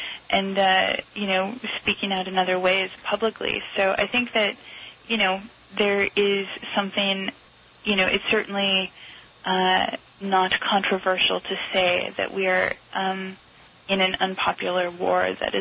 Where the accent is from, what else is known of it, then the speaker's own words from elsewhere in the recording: San Francisco, California, United States; I mean, I'm from the Bay Area and San Francisco, and people here all know about the case of Josh Wolf.